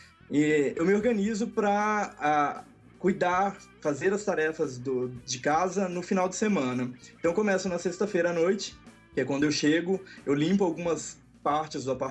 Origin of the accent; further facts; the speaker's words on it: Minas Gerais, Brazil; moved away as an adult; Eu saí de casa a primeira vez com 24 anos, que foi quando eu passei no vestibular. Eu fui morar em Santa Catarina, saí de Minas e fui para lá para estudar jornalismo.